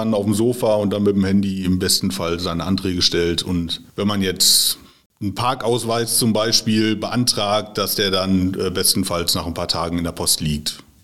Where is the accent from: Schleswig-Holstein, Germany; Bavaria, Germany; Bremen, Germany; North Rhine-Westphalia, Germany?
North Rhine-Westphalia, Germany; Attendorn; born there; ich komme gebürtig aus Attendorn. Wohne jetzt in Ennis